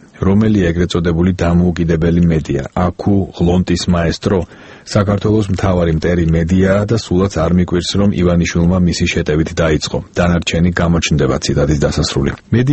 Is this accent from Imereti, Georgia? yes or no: no; Tbilisi, Georgia; სხვათაშორის მეც გავიზარდე უბანში, სადაც ბევრი არაქართველი ცხოვრობდა. ჩვენც ვერაზე ყოველთვის ვამაყობდით ამ ეთნიკური მრავალფეროვნებით